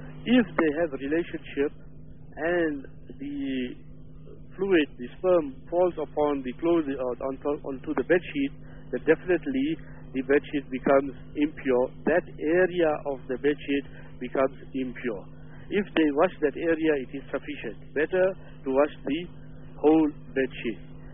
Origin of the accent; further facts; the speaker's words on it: Gauteng, South Africa; because we come from the Gauteng area, you see these adverts in public now